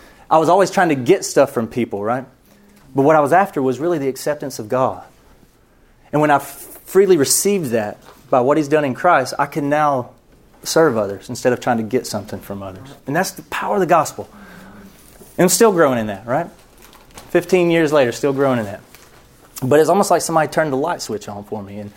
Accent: Buford, Georgia, United States; I'm from Buford, Georgia.

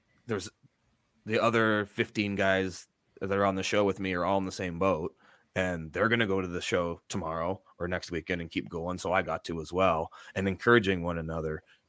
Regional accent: Canada; We're Canadian, so we play hockey as Canadians, don't we?

